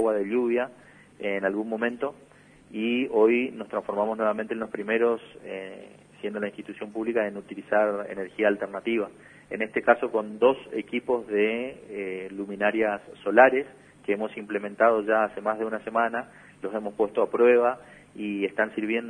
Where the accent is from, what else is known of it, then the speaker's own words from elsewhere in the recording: Puerto Iguazú, Misiones, Argentina; no podemos negar, digamos, los que somos de Iguazú, que hace falta un mejor servicio de energía eléctrica en la ciudad